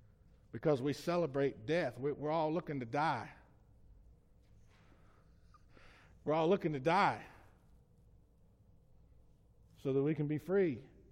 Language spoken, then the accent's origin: English; Alabama, United States; born there; I was born in Lamar County, Alabama.